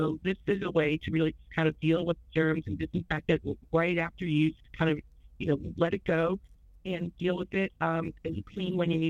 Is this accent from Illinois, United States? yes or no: no; New York, United States; And also, I'm from Long Island as well.